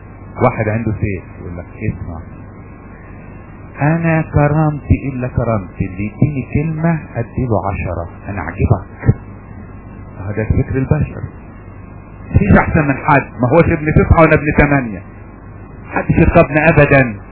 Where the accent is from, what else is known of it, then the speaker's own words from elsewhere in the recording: Upper Egypt, Egypt; عندنا في الصعيد يسموها الحتة الزفرة